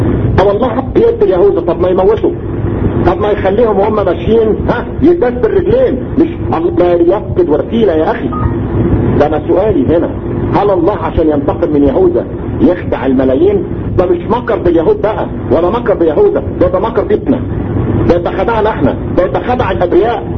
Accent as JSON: {"language": "Arabic", "country": "Egypt", "said": "مش مهم انا كمصري بفهم ايه"}